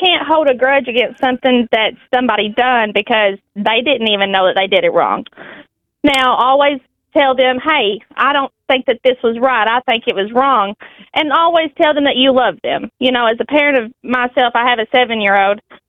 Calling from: Pocahontas, Arkansas, United States; I'm calling from Pocahontas, Arkansas.

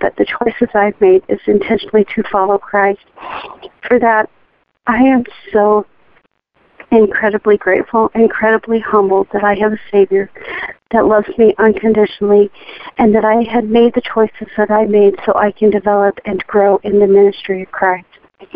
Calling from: Mesa, Arizona, United States; I'm calling from Mesa, Arizona.

